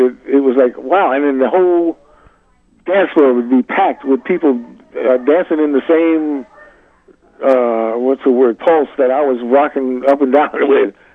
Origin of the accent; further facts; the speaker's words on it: Southern United States, United States; And so I grew up in the South, and man, when I was around racist type people, I could always see, like, this guy's a weakling.